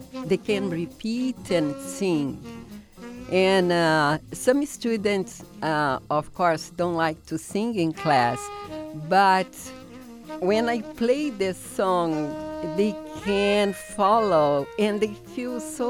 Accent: São Paulo, Brazil; born there; English is a second language; also born or lived in Rio de Janeiro; Yes, I was born in Sao Paulo, and also I live in Rio for some 10 years.

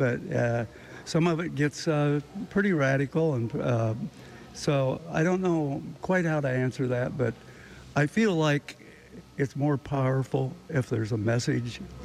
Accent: Chicago, Illinois, United States; moved away as an adult; I'm a Chicagoan, and I've been here for 30 years, so I'm almost a native, I would say.

